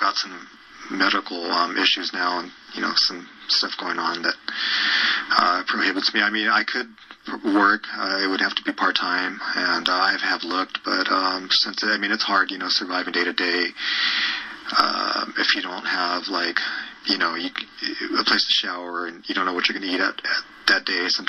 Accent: Fresno, California, United States; also born or lived in Santa Cruz; I was born in Fresno, California.

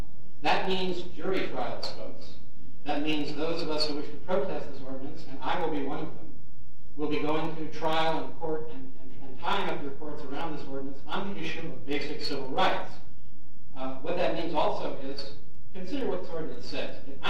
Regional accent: Santa Cruz, California, United States; now in San Jose, United States; I'm from Santa Cruz and have lived in San Jose as well

